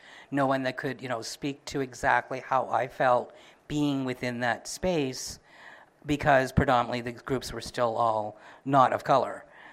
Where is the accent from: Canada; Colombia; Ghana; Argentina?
Canada; Nova Scotia; also born or lived in Toronto; For me, I am originally from Nova Scotia. I have moved away for a long time, and when I came back, I was amazed that the queer community here wasn't what I left behind in Toronto.